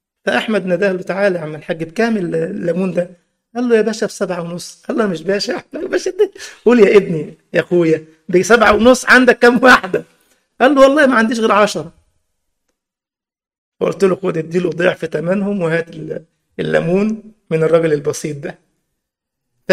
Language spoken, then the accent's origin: Arabic; Egypt; أهو ده بقى اللي بيسموه عندنا في مصر شبعة بعد جوعة